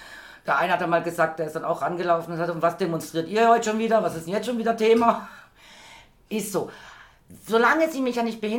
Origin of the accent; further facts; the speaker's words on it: Berlin, Germany; Also ich bin ja in Berlin mal aufgewachsen